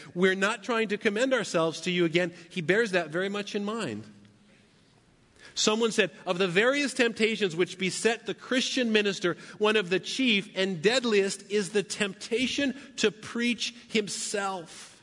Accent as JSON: {"language": "English", "town": "Paradise", "region": "California", "country": "United States", "tie": "born or raised there", "said": "We went to my hometown, which is Paradise, California. It's about 100 miles north of here. It's a small town."}